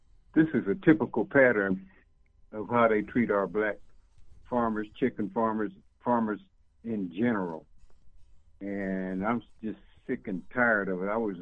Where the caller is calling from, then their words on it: Edmond, Oklahoma, United States; I'm calling from Edmond, Oklahoma.